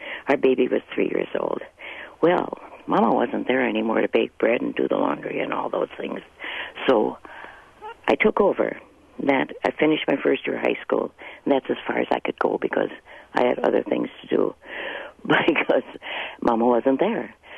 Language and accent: English; Wisconsin, United States; now in Grafton, United States; I grew up in Marathon County on a 160-acre farm. I was the oldest of six children